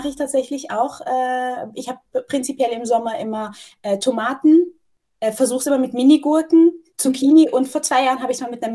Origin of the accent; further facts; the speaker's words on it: Cologne, North Rhine-Westphalia, Germany; Ja, genau, ich bin Kölsche